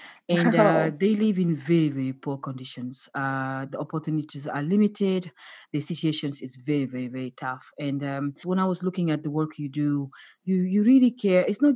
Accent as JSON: {"language": "English", "country": "Senegal", "tie": "born or raised there", "said": "I had a very difficult childhood as a young girl growing up in Senegal. And I didn't go to school."}